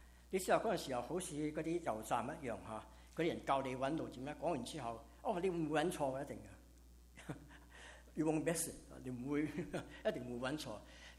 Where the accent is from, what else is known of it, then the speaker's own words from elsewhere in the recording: Guangdong, China; now in United States; 身为广东人不讲广东话很容易被人挖黄本，